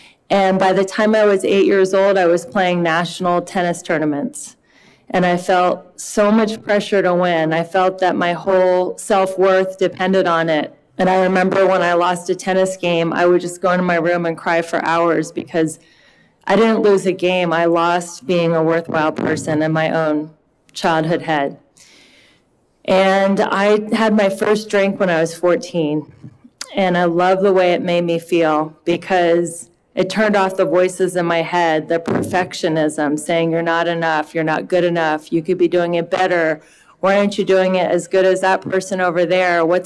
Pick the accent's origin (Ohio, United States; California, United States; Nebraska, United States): Ohio, United States; Cincinnati; What it was like is I am from Cincinnati, Ohio, and I grew up with a dad who was a doctor and a mom was a housewife.